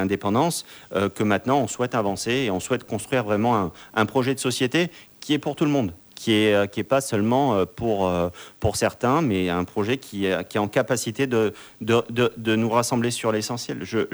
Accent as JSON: {"language": "French", "country": "New Caledonia", "said": "On a voté français, on est français, on restera français"}